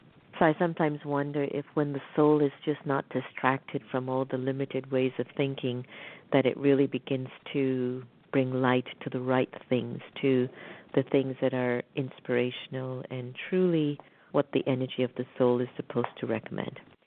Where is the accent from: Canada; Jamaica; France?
Jamaica; now in United States; a lot of us who are immigrants from other countries, I'm from Jamaica, you're from Haiti.